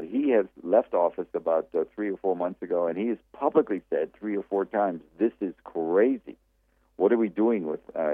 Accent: United States; and I say this as an American Jew

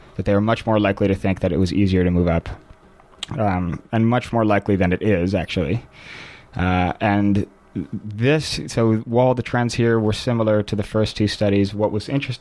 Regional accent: Washington, District of Columbia, United States; moved away; It's probably worth noting that I'm originally from Washington, D.C. I've been here for 3 years

